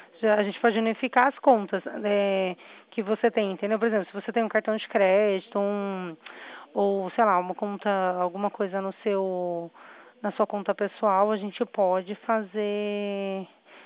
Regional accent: Itatiba, São Paulo, Brazil; eu sou da cidade de Itatiba, sou da Poupa-Crédito de Itatiba, entendeu?

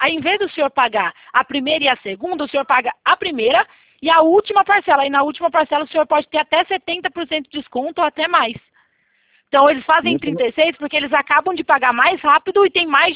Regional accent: Itatiba, São Paulo, Brazil; Eu sou aqui de Itatiba, interior de São Paulo.

